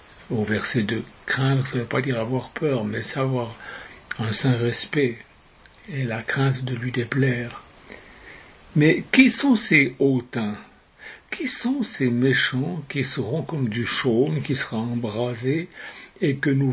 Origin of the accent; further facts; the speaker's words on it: Switzerland; Moi, j'ai vécu à la campagne presque toute ma vie et j'ai vu souvent des veaux sortir d'une étable. À côté de chez moi, en Suisse, il y avait une ferme